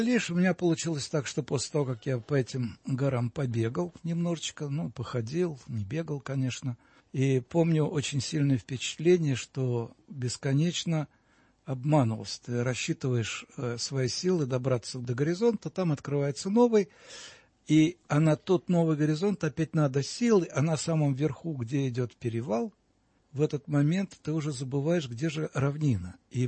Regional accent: Moscow, Russia; born there; я родился в Москве

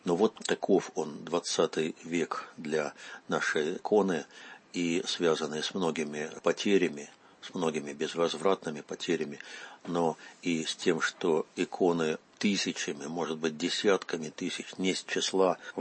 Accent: Russia; Когда хозяин магазина узнает, вот, что я из России

